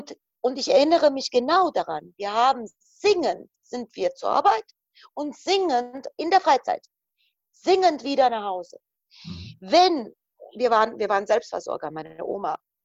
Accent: Croatia; German is a second language; now in Germany; Ich bin jemand, der noch tatsächlich im Kommunismus gelebt hat. Ich bin Kroatin. Ich habe damals meine Kindheit und Jugend in Kroatien verbracht.

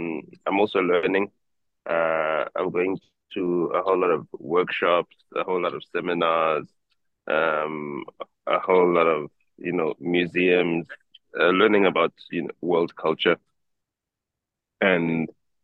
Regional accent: Johannesburg, Gauteng, South Africa; Yeah, I had to find some South African vibes here, so I'm sitting in the park. My hometown, my home city in Johannesburg is the world's largest man-made forest, by the way.

